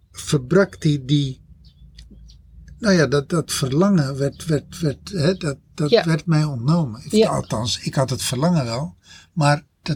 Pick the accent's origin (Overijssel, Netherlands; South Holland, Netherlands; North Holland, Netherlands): North Holland, Netherlands; Texel; Ik ben opgegroeid op Texel voor een deel van mijn leven. Tot mijn lagere school heb ik op Texel gedaan.